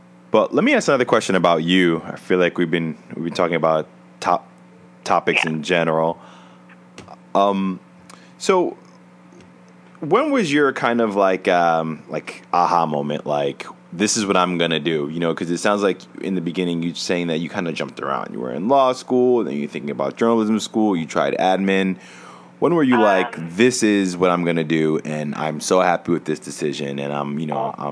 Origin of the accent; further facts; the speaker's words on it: New York, United States; But I would like to think that being from New York, I'm from New York and a lot of my friends are from New York